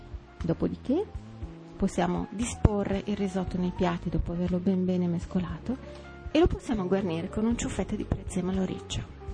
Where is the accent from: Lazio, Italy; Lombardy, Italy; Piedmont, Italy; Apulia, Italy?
Lombardy, Italy; Milan; La prima cosa che mi è venuta in mente, essendo io milanese, è un bel risotto al pesce